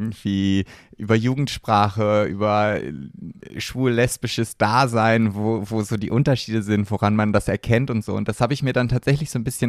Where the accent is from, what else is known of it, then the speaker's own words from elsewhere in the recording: Germany; ich komme aus Deutschland.